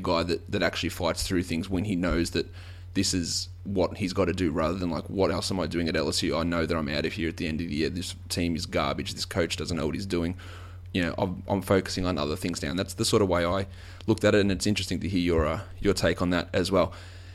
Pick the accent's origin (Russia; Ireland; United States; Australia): Australia; Australian players, Australian sportsmen, we're generally very aggressive